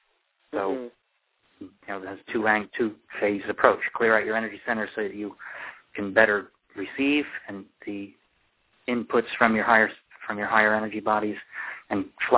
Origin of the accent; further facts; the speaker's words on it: Fort Lauderdale, Florida, United States; he was from Tampa and I was from Fort Lauderdale